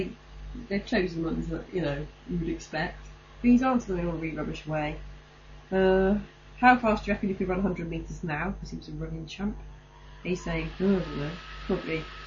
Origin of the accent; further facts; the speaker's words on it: London, United Kingdom; We're obviously from North London, so we wouldn't know